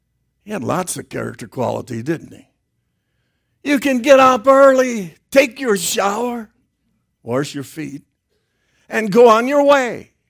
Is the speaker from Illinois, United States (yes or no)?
yes; Chicago, Illinois, United States; When I first went, I was raised in Chicago. I thought that was the baddest of the bad.